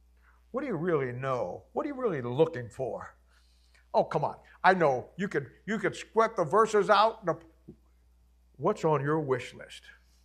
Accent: Ohio, United States; I'm from Ohio. My dad was an avid hunter. I grew up with guns, hunting, all those things.

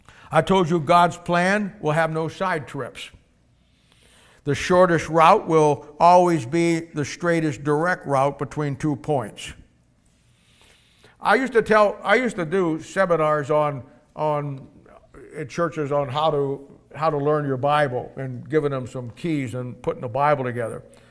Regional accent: Kansas City, Missouri, United States; I'd say, I'm from Kansas City.

